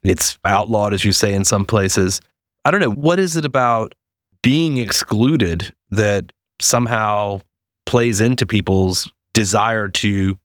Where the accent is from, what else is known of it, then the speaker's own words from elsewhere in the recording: the South, United States; know I'm from the South.